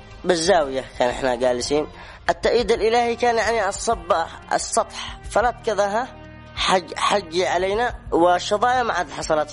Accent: Taiz Governorate, Yemen; فأني أنصح من أهل قريتي وأهل محافظة تعز بأكملها

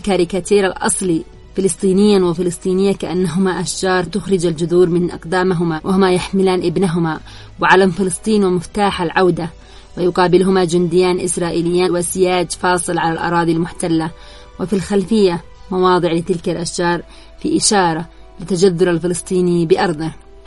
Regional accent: Yemen; نحن عندنا في اليمن

